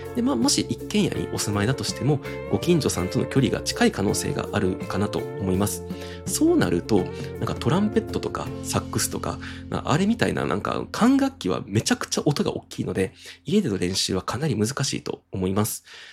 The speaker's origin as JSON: {"language": "Japanese", "town": "Kobe", "region": "Hyogo", "country": "Japan", "also_born_or_lived": "Christchurch, New Zealand / Houston, United States", "lives_now": "Tokyo, Japan"}